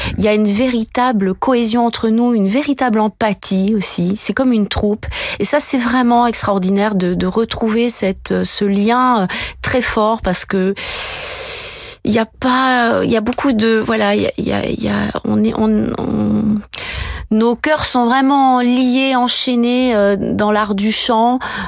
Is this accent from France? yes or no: yes; Brittany, France; je suis, vous savez, je suis bretonne, hein. Donc évidemment, ça rôde autour de moi tout l'esprit celtique.